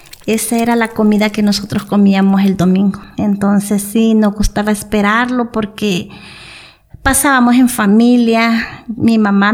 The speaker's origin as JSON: {"language": "Spanish", "country": "El Salvador", "moved": "yes", "lives_now": "Comitán, Mexico", "said": "Entonces tuve que salir de mi país, de El Salvador, por la misma razón de que no quería que me mataran."}